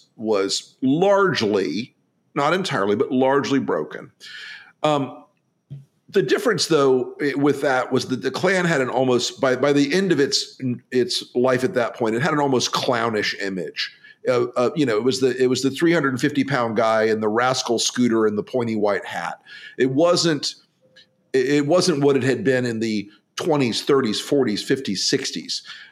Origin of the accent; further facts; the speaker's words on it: Deep South, United States; And I grew up in the Deep South